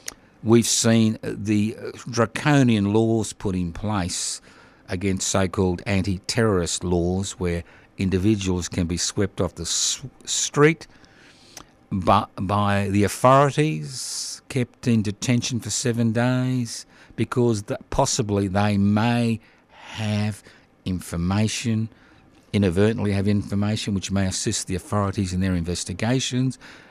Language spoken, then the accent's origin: English; Queensland, Australia; born there; moved away; I was born in Queensland, so I'm not going to slander you because I'm one of you. Sorry about that. Although I was kicked out of the state in 76